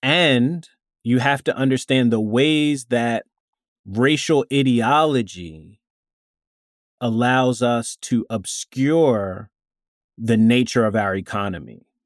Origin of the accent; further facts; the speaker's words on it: Maryland, United States; You know, I'm from Maryland originally. I think this is a great laboratory to study this kind of thing.